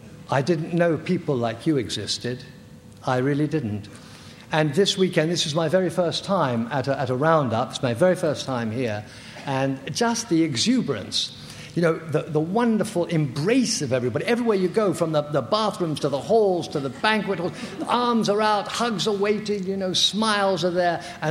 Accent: London, United Kingdom; born there; I was born in London, England, during the Second World War.

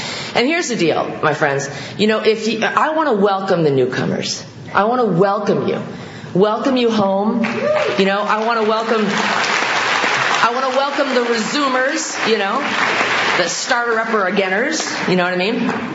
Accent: Santa Barbara, California, United States; from Santa Barbara.

